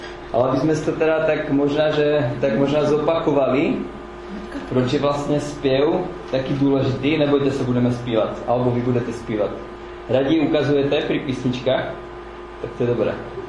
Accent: Bratislava, Bratislava Region, Slovakia; Czech is a second language; now in Czech Republic; já jsem se narodil ještě v Československu a pocházím z Bratislavy

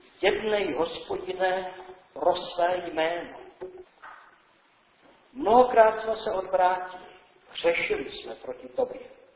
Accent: Prague, Czechia; Já jsem tedy Pražák z Vinohrad.

